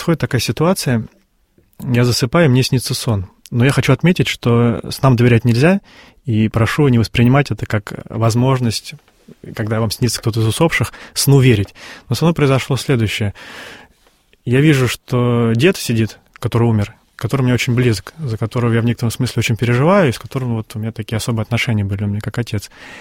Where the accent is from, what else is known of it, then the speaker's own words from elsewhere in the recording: Inzhavino, Tambov Oblast, Russia; я упоминаю, что я из Тамбовской области